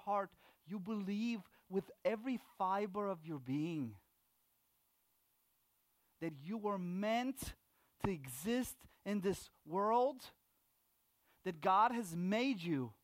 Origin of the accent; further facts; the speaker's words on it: Romania; now in United States; And I remember I came to the United States. I landed in Chicago O'Hare. Now, I'm from Romania, okay?